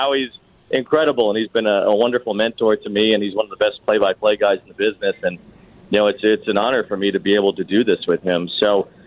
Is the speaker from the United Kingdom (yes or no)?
no; Chicago, Illinois, United States; growing up in Chicago